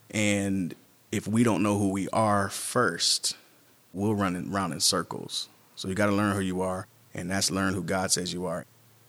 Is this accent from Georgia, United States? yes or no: no; Akron, Ohio, United States; I was brought here in 2004 from Ohio. I'm originally from Akron, Ohio